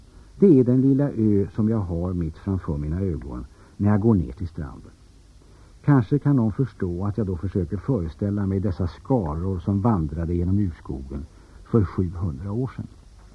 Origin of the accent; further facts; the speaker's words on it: Stugun, Jämtland County, Sweden; Jag kommer själv från Stugun och den år 1290 omtalade Gud, en av mina förfäder.